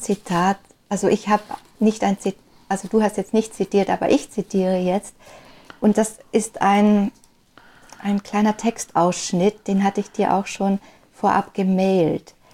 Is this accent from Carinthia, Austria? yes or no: yes; Carinthia, Austria; Ich bin ja Kärntnerin